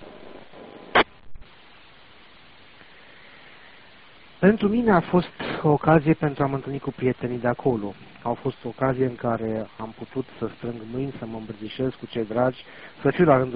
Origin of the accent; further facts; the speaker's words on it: Bucharest, Romania; nu sunt ardelean, sau mă rog, nu sunt la prima mână, fiind născut și crescut în București, dar moștenesc o combinație bizară de gene și sânge din două regiuni istorice importante ale României.